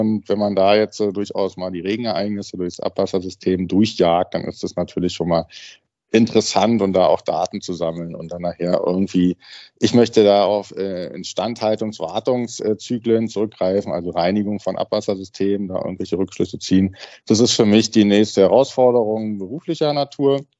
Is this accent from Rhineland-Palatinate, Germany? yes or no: no; Berlin, Germany; wie findest du als Berliner?